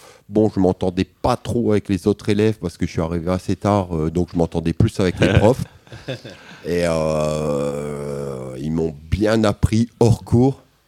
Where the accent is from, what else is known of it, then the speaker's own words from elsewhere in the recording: Hauts-de-France, France; Nord-Pas-de-Calais, je faisais mes petits graffitis dans mon coin là-bas